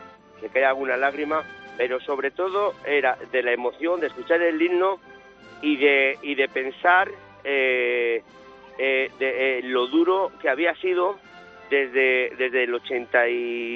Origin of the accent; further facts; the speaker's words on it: Ágreda, Castile and León, Spain; Sí, y la de Castilla y León.